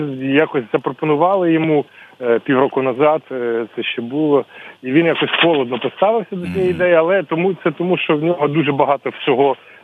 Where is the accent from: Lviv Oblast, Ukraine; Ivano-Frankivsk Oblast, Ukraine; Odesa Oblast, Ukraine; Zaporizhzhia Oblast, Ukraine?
Ivano-Frankivsk Oblast, Ukraine; я з Івано-Франківського.